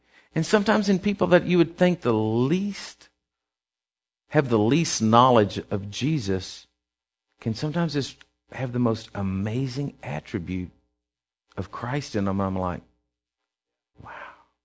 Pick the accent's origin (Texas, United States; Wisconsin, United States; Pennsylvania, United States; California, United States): Texas, United States; I'm from Texas.